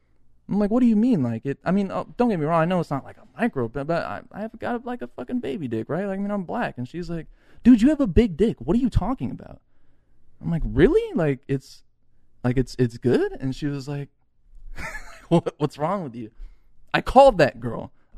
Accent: Hacienda Heights, California, United States; I grew up in Hacienda Heights, so we went around that area.

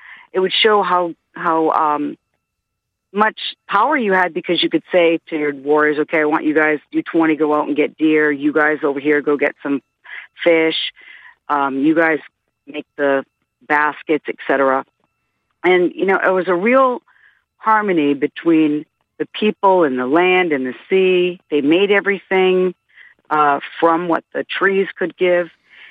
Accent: Portsmouth, New Hampshire, United States; also born or lived in Fairbanks, Alaska; I'm originally from Portsmouth, New Hampshire. I'm a teacher, and I wanted to have my Henry David Thoreau experience. I'm an English teacher, and I ended up in a one-room log cabin in Fairbanks, Alaska.

